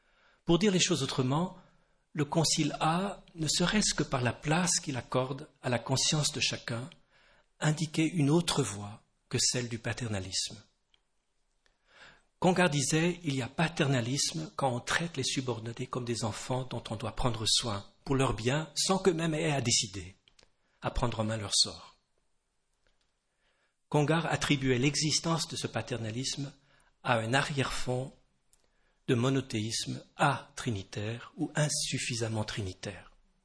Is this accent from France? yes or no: no; Canada; je suis Canadien d'origine